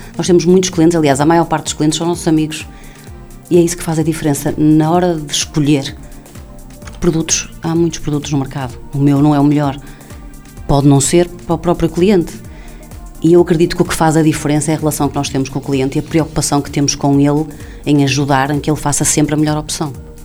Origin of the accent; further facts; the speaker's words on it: Viana, Norte, Portugal; Nós somos de Viana, moramos em Viana.